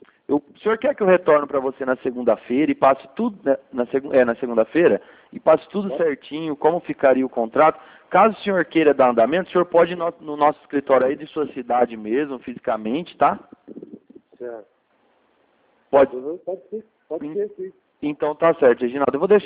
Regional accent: Limeira, São Paulo, Brazil; Não, eu sou de Limeira.

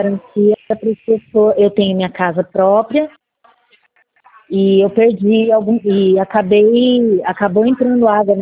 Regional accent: Caraguatatuba, São Paulo, Brazil; Eu sou daqui de Caraguatatuba, litoral norte de São Paulo.

